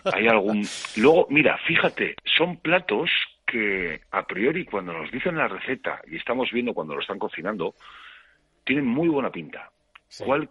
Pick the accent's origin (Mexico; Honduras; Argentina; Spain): Spain; Basque Country; yo soy vasco, llevo en Euskal Herria toda mi vida